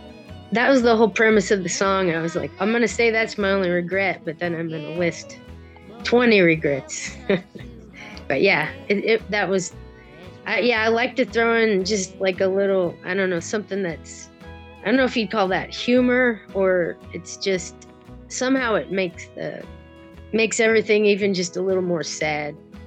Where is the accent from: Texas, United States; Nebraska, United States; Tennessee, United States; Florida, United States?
Nebraska, United States; North Platte; North Platte, Nebraska.